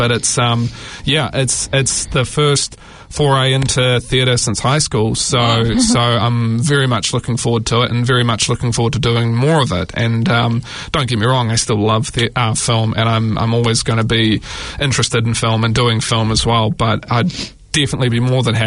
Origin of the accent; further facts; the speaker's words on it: Christchurch, Canterbury, New Zealand; also born or lived in Wellington; now in Auckland, New Zealand; I'm from North Canterbury, from Christchurch originally, and made the journey to Wellington for film work.